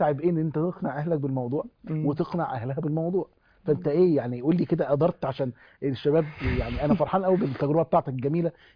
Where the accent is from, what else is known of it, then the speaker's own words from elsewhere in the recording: Egypt; انا جاي من مصر